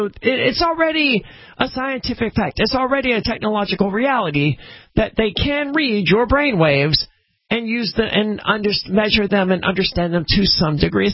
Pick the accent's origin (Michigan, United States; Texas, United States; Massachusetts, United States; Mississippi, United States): Mississippi, United States; No, I'm from Mississippi, right, where there very much is.